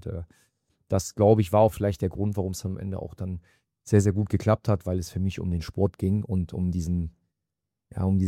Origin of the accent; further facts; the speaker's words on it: Mönchengladbach, North Rhine-Westphalia, Germany; Und zudem bin ich Rheinländer, gebürtiger Mönchengladbacher